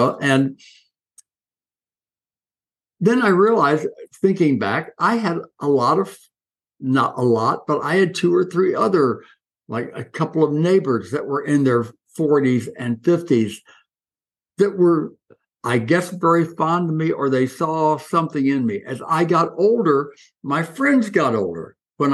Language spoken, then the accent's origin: English; Coral Gables, Florida, United States; That was shocking in high school in Coral Gables, Florida. I wasn't growing up in New York City. Mm. I was growing up in a beautiful, soft suburban town of about 3,000 people back then.